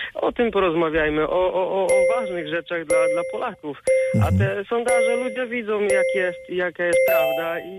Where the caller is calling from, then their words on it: Zielona Góra, Lubusz Voivodeship, Poland; z Zielonej Góry.